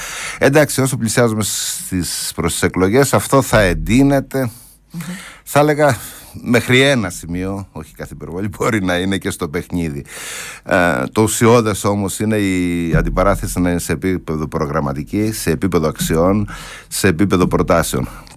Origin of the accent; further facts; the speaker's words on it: Agia Triada, Central Greece, Greece; also born or lived in Klitsos; Ζω και εργάζομαι τα τελευταία 35 χρόνια στο Καρπενήσι. Έλκω την καταγωγή μου από τον Κλιτσό που γεννήθηκα. Μεγάλωσα στην Αγία Τριάδα και ζω τα υπόλοιπα χρόνια εδώ στο Καρπενήσι.